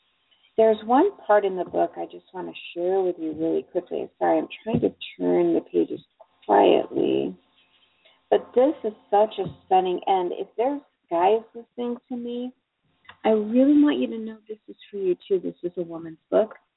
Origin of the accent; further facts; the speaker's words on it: New York, United States; I'm originally from New York, and when we moved out here, I just never had the money to get to go back as often as I would have wished